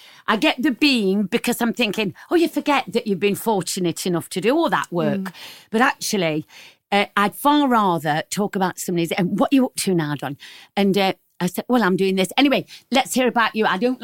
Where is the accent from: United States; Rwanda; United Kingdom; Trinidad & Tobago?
United Kingdom; Nottingham, East Midlands; grew up in Nottingham. And I knew that I was never going to really fit in there.